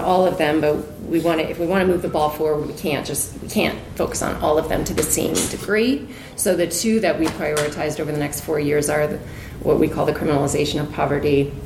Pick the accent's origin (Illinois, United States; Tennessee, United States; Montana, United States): Montana, United States; Missoula; I grew up in Missoula, and honestly, it was like living in a bubble.